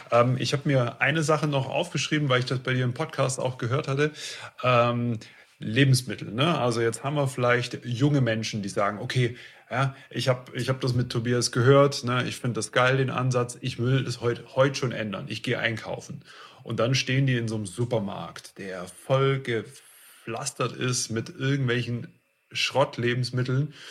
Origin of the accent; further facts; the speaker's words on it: Baden-Württemberg, Germany; Ich komme ja hier aus dem Schwäbischen.